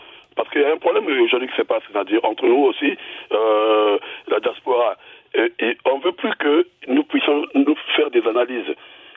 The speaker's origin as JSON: {"language": "French", "region": "Brazzaville", "country": "Republic of the Congo", "said": "chez moi à Brazzaville, moi je suis du Congo Brazzaville, voilà."}